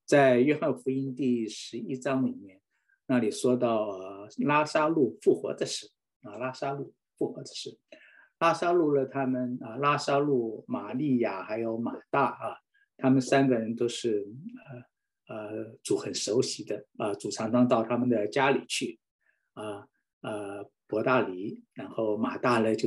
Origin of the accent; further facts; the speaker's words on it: China; 我们中国人很忌讳